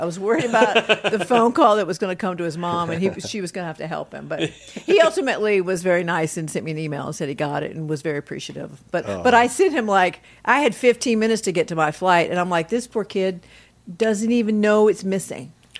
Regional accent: Athens, Georgia, United States; but we recorded it in Athens, Georgia, In my hometown

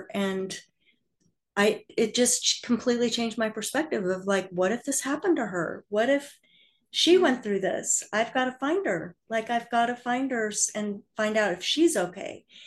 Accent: Illinois, United States; born there; I was born in Illinois, and Illinois was a state that had sealed adoption law

